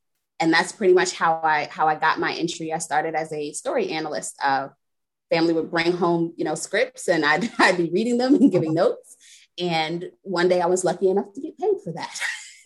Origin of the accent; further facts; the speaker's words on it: New York City, New York, United States; I am not originally from Delaware, originally from New York City, but I'm a bit of a nomad, so I've been everywhere.